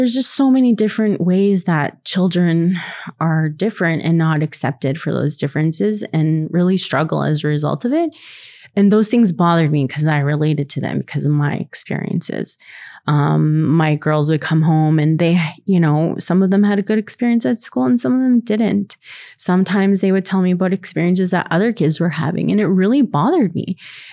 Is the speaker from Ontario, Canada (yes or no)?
no; Kamloops, British Columbia, Canada; people used to call us wagon burners and we're from Kamloops, you know